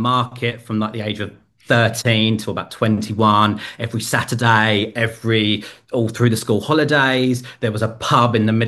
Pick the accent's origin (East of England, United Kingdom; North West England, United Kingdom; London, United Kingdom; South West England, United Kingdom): London, United Kingdom; I'm from Southeast London.